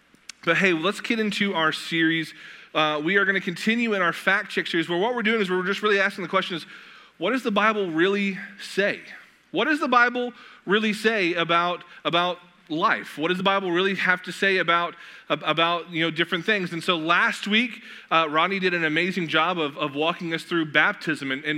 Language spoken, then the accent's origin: English; Knoxville, Tennessee, United States; Like, growing up in Knoxville, Tennessee, my whole life, I never like saw a map.